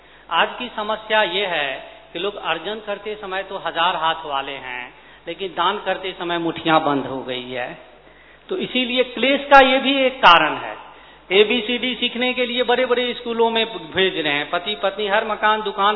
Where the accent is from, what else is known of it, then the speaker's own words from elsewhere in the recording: Delhi, India; मैं दिल्ली से आया हूँ।